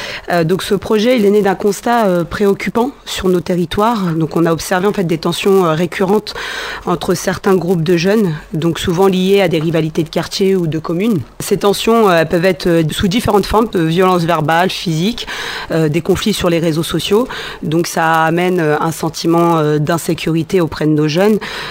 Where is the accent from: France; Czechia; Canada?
France; Beaumont; j'ai fréquenté le lycée Évariste Galois, je suis originaire de Beaumont.